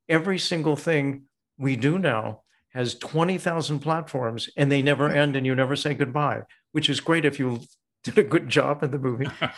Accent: Chicago, Illinois, United States; But I had studied at the Teenage Workshop at Second City in Chicago, because I'm from Chicago.

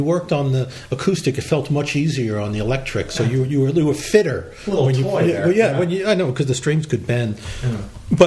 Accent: Brooklyn, New York, United States; born there; I was born in Brooklyn. Glasgow was also a shipping town like Brooklyn uh-huh. once was, and I was born in Red Hook, which is where they used to build ships.

